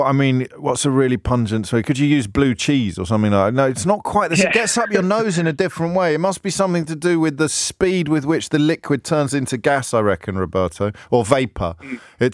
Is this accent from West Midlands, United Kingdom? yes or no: yes; Bromsgrove, West Midlands, United Kingdom; I grew up near Bromsgrove. Did you know that?